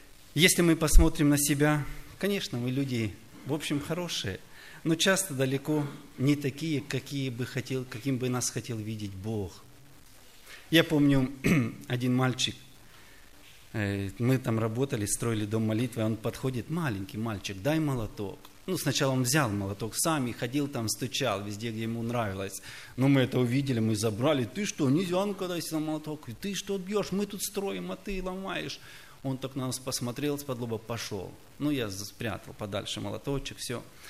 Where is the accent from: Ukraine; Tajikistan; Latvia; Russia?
Ukraine; Kharkiv Oblast; я из Украины, Харьковской области, город Мирьева.